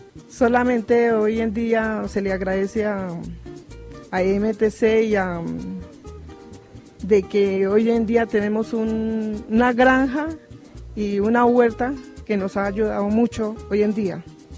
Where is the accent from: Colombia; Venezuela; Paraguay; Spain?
Colombia; Muzo, Boyacá; vengo de Muso, de la mina Muso.